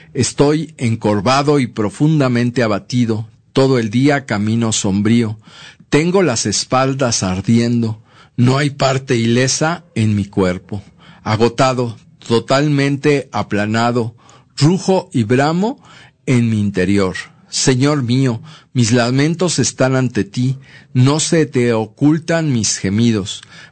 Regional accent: Mexico; son las flores que nos corresponden a nosotros como mexicanos

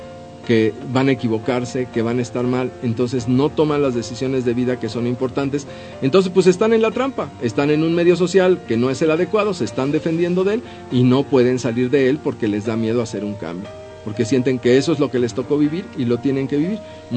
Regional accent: Mexico; Somos los abnegados mexicanos que aguantamos todo lo que nos pase.

